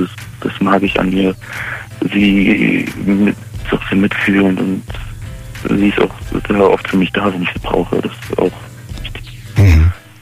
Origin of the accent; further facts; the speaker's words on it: Stuttgart, Baden-Württemberg, Germany; Ich komme aus Gebiet Stuttgart. Und pendel dann immer hin.